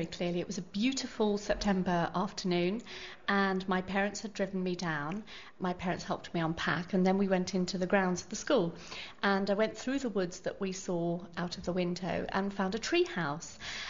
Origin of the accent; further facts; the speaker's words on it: London, United Kingdom; I'm a Londoner, and so to come here to the countryside was actually, it was wonderful.